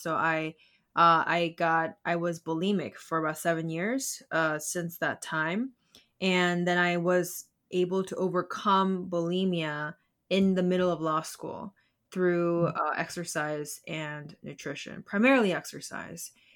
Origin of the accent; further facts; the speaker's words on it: South Korea; moved away as an adult; now in United States; I was raised in South Korea, and so I came here to the States for college by myself.